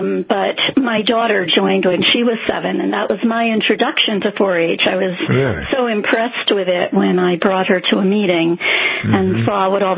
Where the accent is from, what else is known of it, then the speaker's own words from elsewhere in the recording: New York, United States; also born or lived in Connecticut; now in Massachusetts, United States; I grew up in Connecticut, in New York, actually, and then lived in Connecticut, and I worked for Extension at the University of Connecticut for several years before coming to UMass.